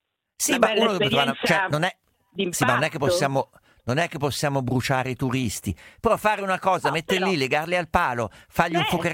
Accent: Venice, Veneto, Italy; Mi dispiace come veneziana che ho sbagliato l'ubicazione dei piombi.

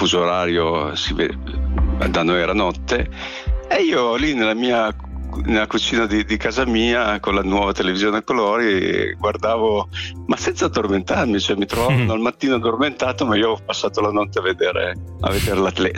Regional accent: Cuneo, Piedmont, Italy; Sono di Cuneo, sì.

